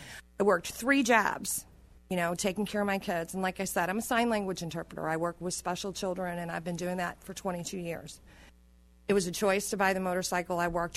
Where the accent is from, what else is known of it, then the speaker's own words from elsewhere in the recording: St. Louis, Missouri, United States; I'm from St. Louis.